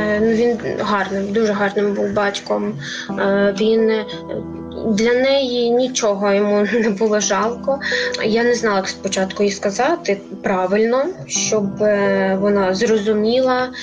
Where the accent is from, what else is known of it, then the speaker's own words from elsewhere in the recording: Markivka, Luhansk Oblast, Ukraine; Ми з однієї області і ми навіть з одного селища. Ми родом з Луганської області, село міського типу Марківка.